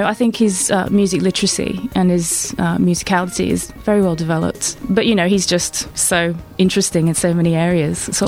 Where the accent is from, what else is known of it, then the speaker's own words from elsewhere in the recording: Brisbane, Queensland, Australia; You can't tell Australia. From my voice, but I'm from Brisbane.